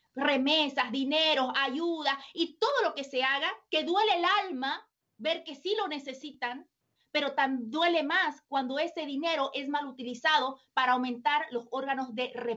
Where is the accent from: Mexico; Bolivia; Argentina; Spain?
Bolivia; Lo digo por experiencia propia porque soy boliviana